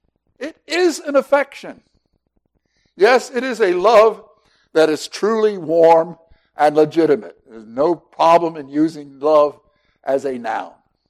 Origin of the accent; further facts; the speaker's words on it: Philadelphia, Pennsylvania, United States; born there; I was born in the Jewish hospital of Philadelphia, Pennsylvania